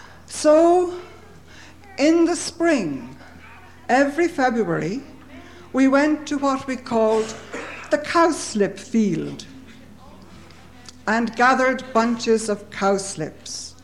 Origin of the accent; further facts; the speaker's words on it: Dublin, Leinster, Ireland; When I was growing up in Dublin, it was a small city.